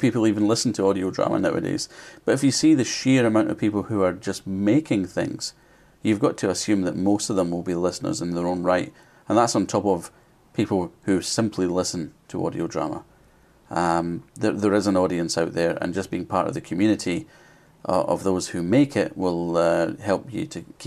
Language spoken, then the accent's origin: English; United Kingdom; I'm aware of it, but I'm British, so I didn't ever listen to it in the States.